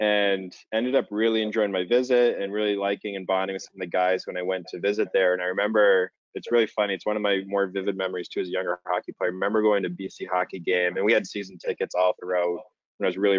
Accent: Boston, Massachusetts, United States; But so I grew up in the Boston area.

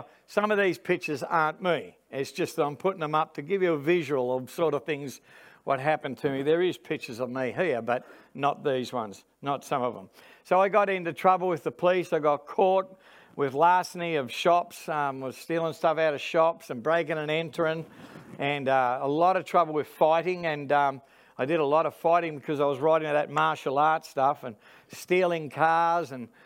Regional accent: Melbourne, Victoria, Australia; Melbourne. That's where I come from. I was born in Melbourne, and I was born on Friday the 13th, of all things.

